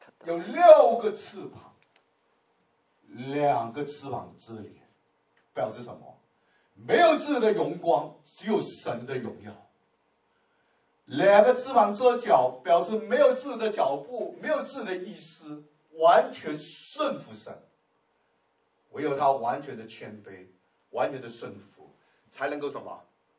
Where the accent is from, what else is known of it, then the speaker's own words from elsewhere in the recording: China; 他们不猪肉啊，牛肉，讲错，我们中国人猪肉，他们是牛肉、羊肉